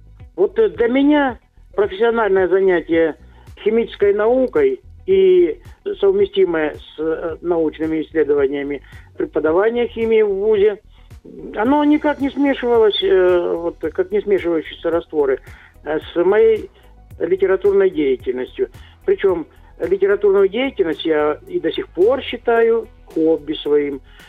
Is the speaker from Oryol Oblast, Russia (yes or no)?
no; Krasnodar Krai, Russia; Я вырос на Кубани, и там, в таких местах, где в каждом дворе по щукарю жило.